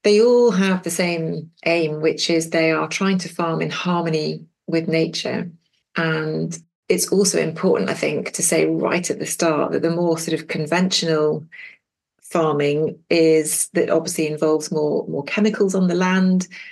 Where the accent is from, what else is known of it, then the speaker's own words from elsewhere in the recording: Scotland, United Kingdom; my heart is definitely in Scotland. I can't claim to be Scottish, but I grew up just outside Edinburgh in the late 70s and went to uni at Edinburgh University.